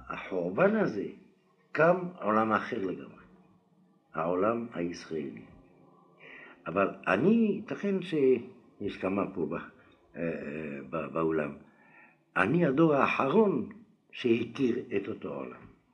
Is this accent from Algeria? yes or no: yes; Algeria; הייתי גר בעיר קטנה של אלג'ריה, ויהודית ערבית.